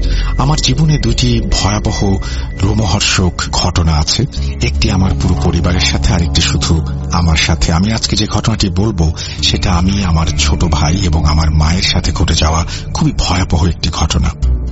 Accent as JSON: {"language": "Bangla", "town": "Dhaka", "region": "Dhaka Division", "country": "Bangladesh", "tie": "born or raised there", "said": "ছোটবেলা থেকে ঢাকাতেই থাকি, ঢাকাতে আমাদের নিজেদের বাড়ি নেই। আমরা ঢাকার শ্যামলি এলাকায় একটি বাসা ভাড়া নিয়ে থাকতাম"}